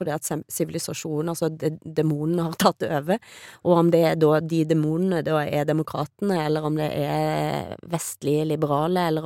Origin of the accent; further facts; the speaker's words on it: Western Norway, Norway; Jeg er jo vestlending